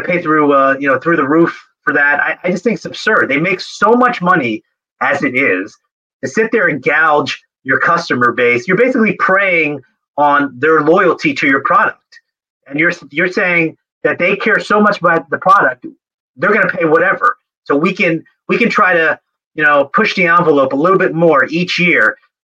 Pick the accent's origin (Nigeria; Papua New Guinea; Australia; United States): United States; Philadelphia, Pennsylvania; I'm from Philadelphia. Even if the Eagles were on ESPN Plus on a Monday night game, I would not pay.